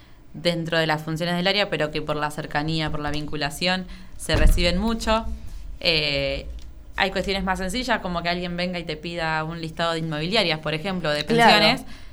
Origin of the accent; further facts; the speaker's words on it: Chacabuco, Buenos Aires Province, Argentina; Yo soy de Chacabuco.